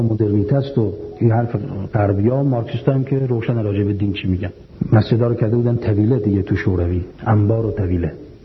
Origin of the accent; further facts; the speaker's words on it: Iran; من از ایران آمدم